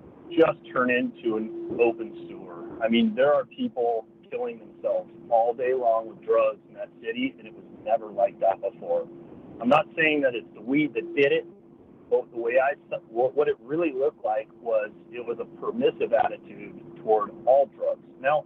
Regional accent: Seattle, Washington, United States; moved away as an adult; now in Wisconsin, United States; I grew up in Seattle. And I moved to Wisconsin about 5 years ago.

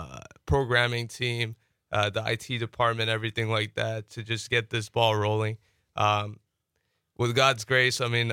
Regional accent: Bangladesh; moved away; also born or lived in Canada; I'm from Bangladesh as well. Been living here for about 4 years. And before here, yeah. I was in Canada for six.

